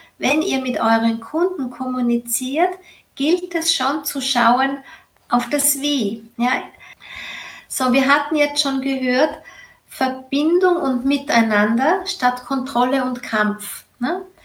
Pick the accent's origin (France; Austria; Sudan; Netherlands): Austria; Vorarlberg; Ich bin Vorarlbergerin, die schmeißen jetzt das Geld nicht nur beim Fenster raus, die mögen ganz gern gut draufschauen.